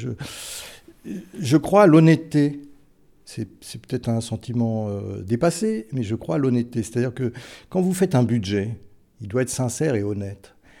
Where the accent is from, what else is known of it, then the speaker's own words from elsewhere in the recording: France; moved away as an adult; Moi, je venais de France, je trouvais ça un peu curieux.